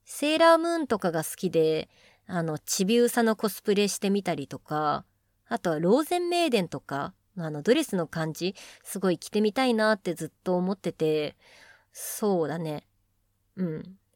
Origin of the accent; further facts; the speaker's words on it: Kanagawa, Japan; 神奈川県ですね。はい。なので、特に訛りなどとかはないですかね。でも、なんとかダベっていうのが確か神奈川県の方言なんだったっけ？なんか、もう別に使わないかなって感じするけど